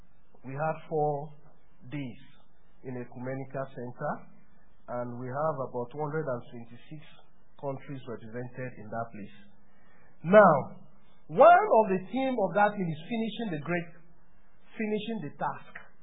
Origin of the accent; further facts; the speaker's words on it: Nigeria; Where are you from? I said Nigeria.